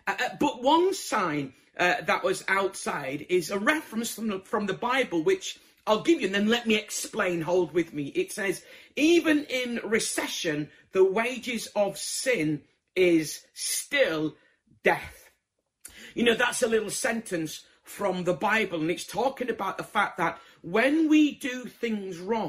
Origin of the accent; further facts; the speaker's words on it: Bradford, Yorkshire and the Humber, United Kingdom; I'm originally from Bradford